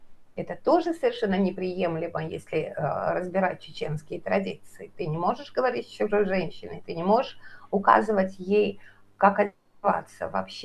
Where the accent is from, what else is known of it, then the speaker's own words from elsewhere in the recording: Dagestan, Russia; Я вообще Чечню знаю хуже, я из Дагестана.